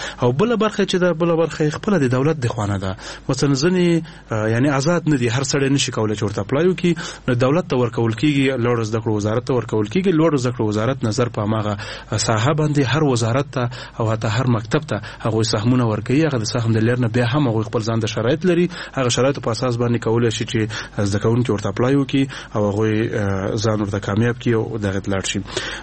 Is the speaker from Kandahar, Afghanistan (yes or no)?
no; Nangarhar, Afghanistan; ما د ننګرهار ولایت د خوږیانو ولس والے ما